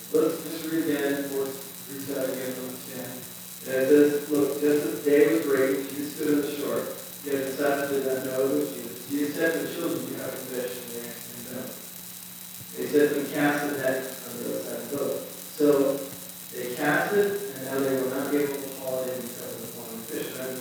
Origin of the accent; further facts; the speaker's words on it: United States; I grew up on Long Island Sound. So the salt water there.